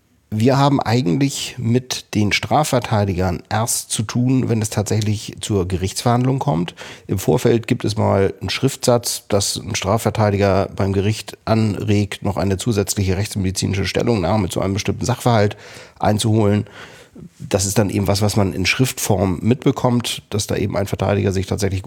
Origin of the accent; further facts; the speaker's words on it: Kiel, Schleswig-Holstein, Germany; Wir sind beide in ungefähr einem Alter. Wir stammen beide aus Kiel.